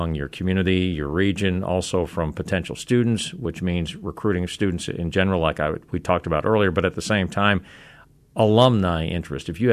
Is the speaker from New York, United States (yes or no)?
no; Chicago, Illinois, United States; and I'm from the Chicago area